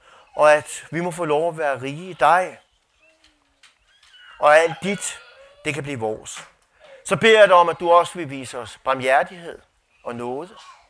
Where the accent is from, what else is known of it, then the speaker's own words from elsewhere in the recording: Kastrup, Capital Region of Denmark, Denmark; also born or lived in West Jutland / Hillerød; Jeg er jo født og opvokset ude i Kastrup, ude på Amager.